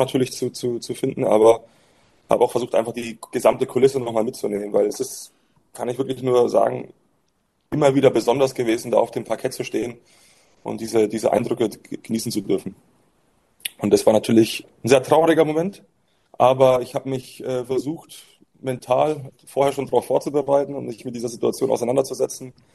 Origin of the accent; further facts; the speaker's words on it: Würzburg, Bavaria, Germany; die meiste Zeit in meiner Heimat und Geburtsstadt Würzburg bei den Würzburg Baskets.